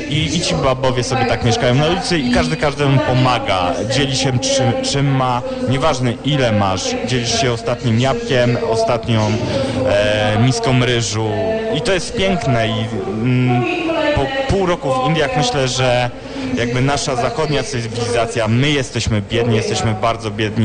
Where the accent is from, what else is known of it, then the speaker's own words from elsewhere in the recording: Łódź, Łódź Voivodeship, Poland; born there; w 1987 roku, to był 15 maja, kiedy się urodziłem w takim małej prowincji warszawskiej, to się nazywa miasto Łódź. Tam przyszedłem na świat